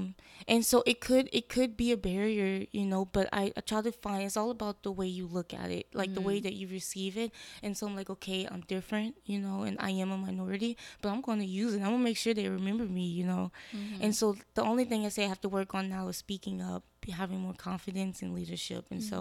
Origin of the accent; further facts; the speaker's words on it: New Orleans, Louisiana, United States; See, I'm from New Orleans, so, like, I'm used to it.